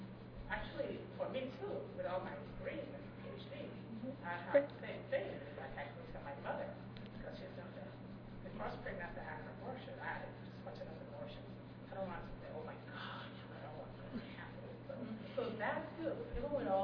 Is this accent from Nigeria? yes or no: yes; Nigeria; now in United States; I'm a woman health nurse specialist here in the United States, California. And I'm from Nigeria